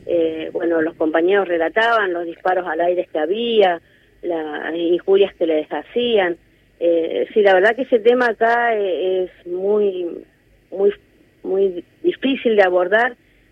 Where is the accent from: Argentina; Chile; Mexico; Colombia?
Argentina; Patagonia; acá en la Patagonia, en mi pueblo